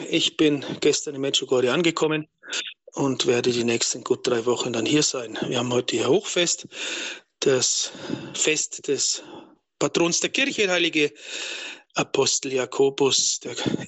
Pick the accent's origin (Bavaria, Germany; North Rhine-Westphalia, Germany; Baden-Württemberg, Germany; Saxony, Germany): Bavaria, Germany; Bayreuth; Ich bin evangelisch getauft worden. Ich komme aus Oberfranken, bin in Bayreuth geboren, in Deutschland, in Bayern halt, Nordbayern. Und das ist Diaspora, also da gibt's vor allem Lutheraner eben, Protestanten